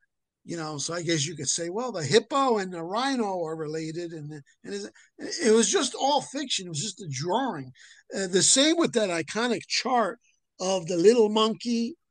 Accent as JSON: {"language": "English", "town": "Paterson", "region": "New Jersey", "country": "United States", "tie": "born or raised there", "said": "He was actually the favorite son of my hometown, Paterson, New Jersey."}